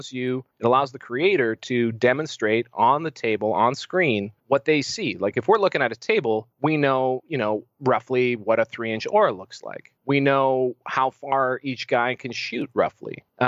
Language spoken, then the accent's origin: English; Canada; I'm from Canada.